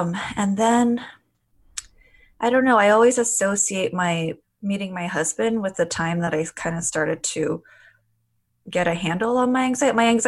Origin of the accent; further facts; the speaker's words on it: Glendale, California, United States; sister and I were born in the US in LA, and we lived in various parts of LA, but for most of our lives, we grew up in Glendale.